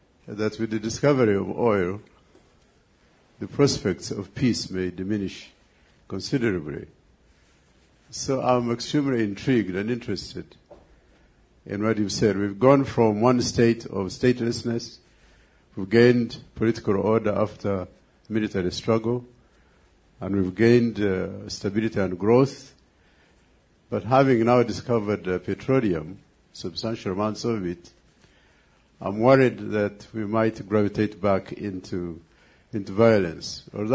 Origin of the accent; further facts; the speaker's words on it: Uganda; now in United States; I'm from Uganda.